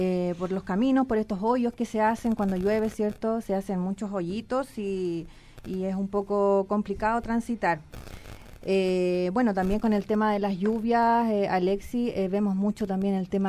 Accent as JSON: {"language": "Spanish", "town": "Huenutil", "region": "Ñuble", "country": "Chile", "said": "Sí, yo soy de Huenutil, del Peumo, artesana hace 20 años. De mi querida comuna de Ñiquén"}